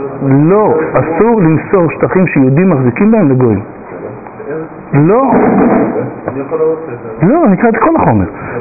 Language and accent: Hebrew; Bat Yam, Tel Aviv District, Israel; אני הגעתי מבת ים ובת ים יש 120 בתי כנסת